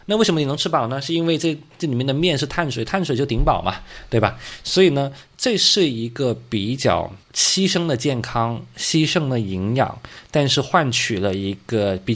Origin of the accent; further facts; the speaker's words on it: Guangdong, China; 我是个广东人